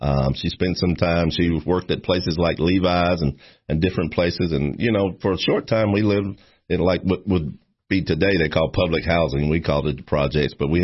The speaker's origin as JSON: {"language": "English", "town": "Alcoa", "region": "Tennessee", "country": "United States", "tie": "born or raised there", "said": "Okay. Well, I grew up in East Tennessee. I'm Tennessee, born and raised in Alcoa, Tennessee, and was there pretty much until I came to Tennessee Tech at the age of 18."}